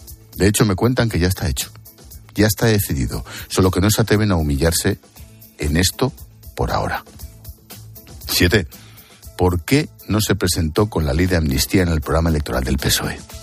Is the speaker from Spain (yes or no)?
yes; Spain; Y hay españoles de segunda, como tú y como yo.